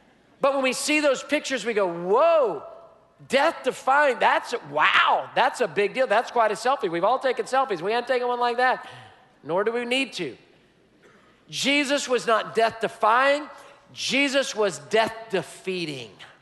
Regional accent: Texas, United States; I'm like, I'm from Texas, I'm journaling this, okay?

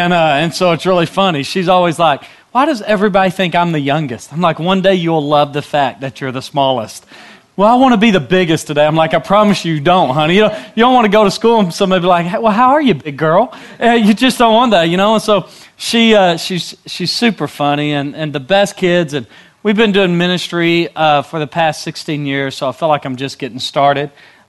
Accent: Arkansas, United States; I'm originally from Arkansas, just to give you a yeah, suey, you know. Go Hogs. We're always awful. And so that's where I grew up, started my ministry career there.

